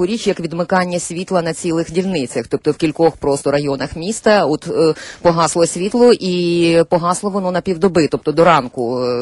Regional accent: Kyiv, Ukraine; Я от як киянка можу сказати, що близько трьох днів ми живемо в такому все-таки обложному режимі

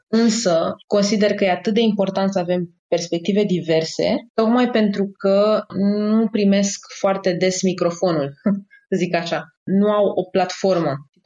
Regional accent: Romania; Pentru mine acum ca actriță nu știu exact ce înseamnă.

